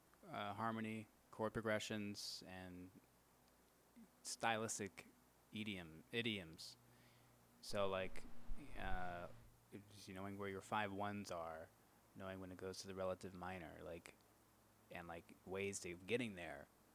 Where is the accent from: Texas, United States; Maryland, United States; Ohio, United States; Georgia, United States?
Georgia, United States; cause I grew up partly in Georgia, where my dad was one of the main ballet teachers at the Atlanta Ballet School.